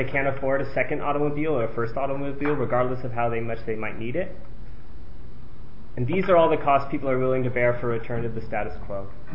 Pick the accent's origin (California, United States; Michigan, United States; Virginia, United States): California, United States; I'm actually from California. It's nice to be able to do politics in my own state.